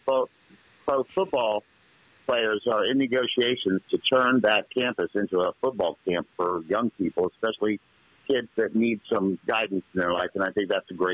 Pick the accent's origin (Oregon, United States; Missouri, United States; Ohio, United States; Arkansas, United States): Ohio, United States; Urbana; Oh, so you've been to my hometown, huh?